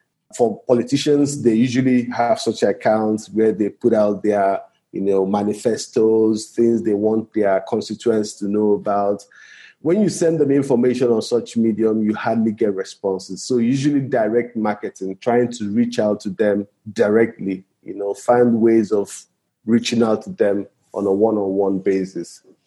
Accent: Nigeria; I'm Nigerian as well, so I know how to.

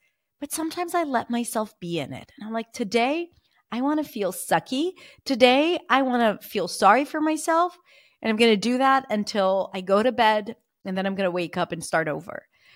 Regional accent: Israel; from where I come from Israel

